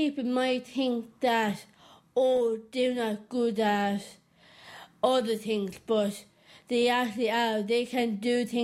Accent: Loughmore, Munster, Ireland; I'm from Lochmore Castle Liney.

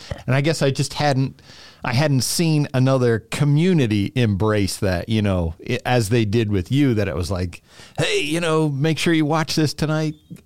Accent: Pennsylvania, United States; I'm from Pennsylvania, basically from like here north, the ASA is not well known.

